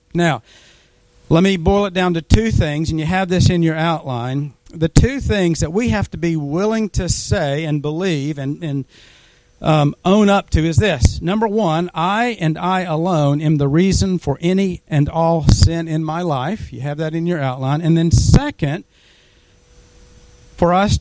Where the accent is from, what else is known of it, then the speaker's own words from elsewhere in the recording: North Carolina, United States; I grew up in North Carolina, and that is big college basketball area.